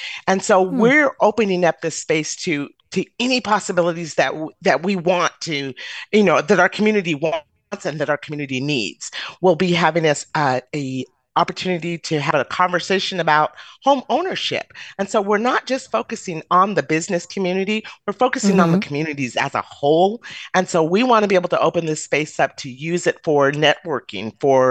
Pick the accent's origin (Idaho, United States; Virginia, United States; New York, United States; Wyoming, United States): Idaho, United States; So I'm a Black Idahoan, number one. Number two, I'm from Idaho and I was born and raised in Idaho. I'm a fourth generation Idahoan.